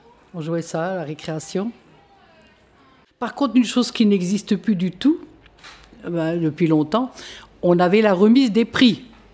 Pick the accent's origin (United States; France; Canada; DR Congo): France; Grand Est; Je vais avoir 82 ans le 20 avril. J'étais à l'école assez loin d'ici, quand j'étais petite, dans l'Aube, du côté de Troyes, dans l'Aube.